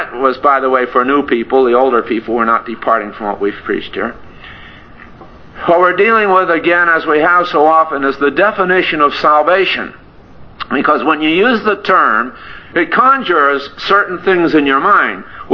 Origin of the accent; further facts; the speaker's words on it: United States; I'm an American preaching to an Americans